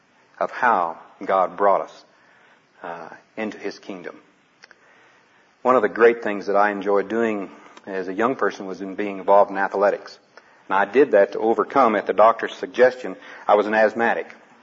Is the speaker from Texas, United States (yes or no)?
yes; Texas, United States; I grew up in South Texas and had as long as I can remember